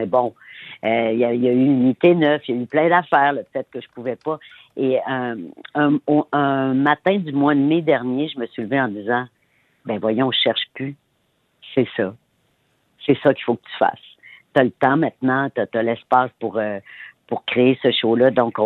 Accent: Petite-Rivière-Saint-François, Quebec, Canada; j'ai été partagée cet été entre Montréal et Charlevoix, parce que moi, je suis native de Petite-Rivière-Saint-François.

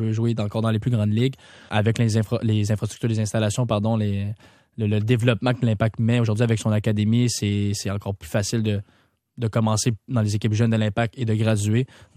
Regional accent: Quebec, Canada; moi aussi, je suis Québécois, on n'en parle pas, pourquoi pas?

